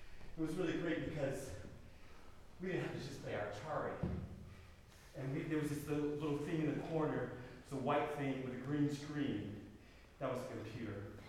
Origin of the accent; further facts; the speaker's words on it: Chicago, Illinois, United States; born there; So, I was born in Chicago, and have one brother and one sister.